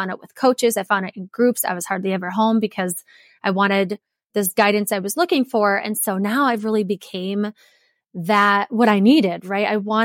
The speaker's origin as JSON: {"language": "English", "region": "Wisconsin", "country": "United States", "said": "And then I'm originally from Wisconsin. I moved to Minnesota. I'm staring at a little blizzard up here in Minnesota. I came here for college and then stayed."}